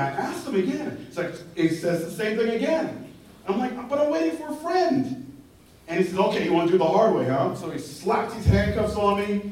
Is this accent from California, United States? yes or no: no; New York City, New York, United States; I grew up in Harlem. I grew up in Harlem in the 70s, early 80s.